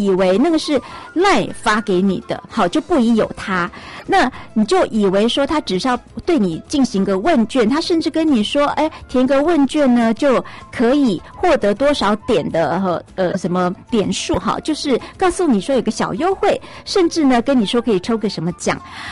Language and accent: Chinese; Taiwan; 我们台湾人非常非常高度使用 LINE 这个软体哦，